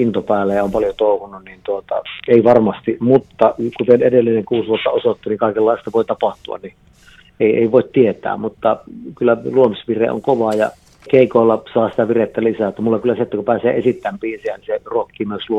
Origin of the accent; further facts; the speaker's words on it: Martinniemi, North Ostrobothnia, Finland; jos hän käy mökillä pissaamassa jokeen, niin me Martinniemessä siellä suistossa sitten kärsimme.